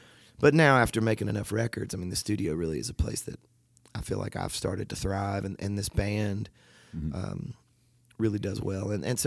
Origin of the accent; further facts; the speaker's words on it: Franklin, Tennessee, United States; also born or lived in Nashville; I grew up when I was born in Nashville, and then when my folks were able to afford a house when I was five or six, we moved south to this little town called Franklin, Tennessee. And I loved growing up there.